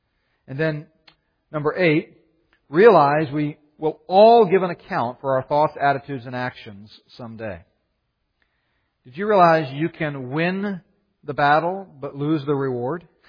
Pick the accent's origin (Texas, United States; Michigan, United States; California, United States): Texas, United States; I said, "Listen, I'm from Texas, you know.